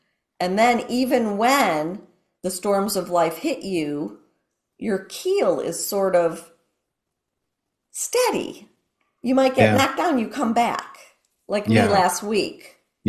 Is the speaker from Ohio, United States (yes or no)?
yes; Ohio, United States; where I've never been, even though I grew up in Ohio.